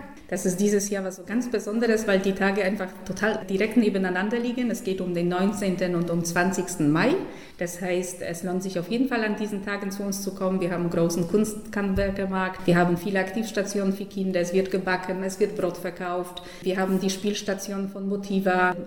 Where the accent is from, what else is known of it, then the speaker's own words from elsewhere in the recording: Lower Saxony, Germany; Südniedersachsen, meine Heimat, und wir waren neugierig, was die Aufnahmen uns erreichen werden.